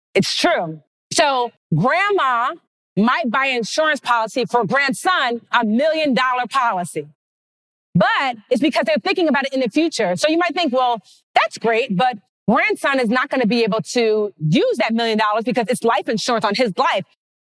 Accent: Nigeria; I'm Nigerian

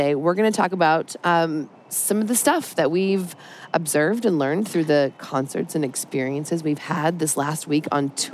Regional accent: Stockton, California, United States; Stockton, California. It's my hometown. It's where I was born and raised.

